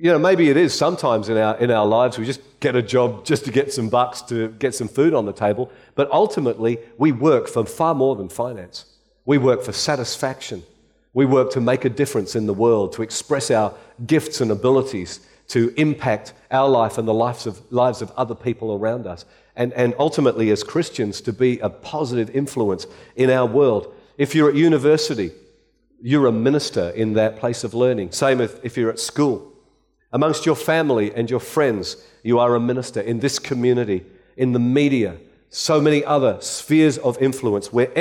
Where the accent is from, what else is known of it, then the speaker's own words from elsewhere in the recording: Western Australia, Australia; because I'm from Western Australia